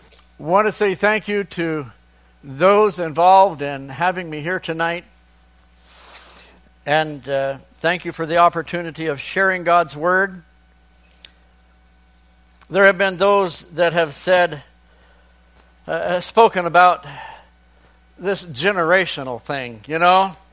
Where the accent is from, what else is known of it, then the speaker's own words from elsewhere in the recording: United States; I tell them just because I'm the missionary from America doesn't make me any better.